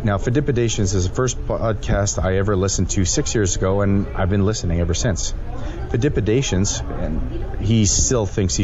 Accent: Canada; A to Z, but I'll say A to Z since I'm Canadian

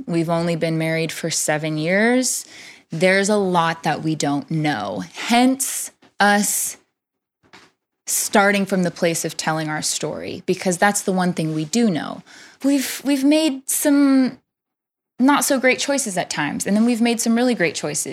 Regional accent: Los Angeles, California, United States; accent: West Coast; I am a Los Angeles Latina

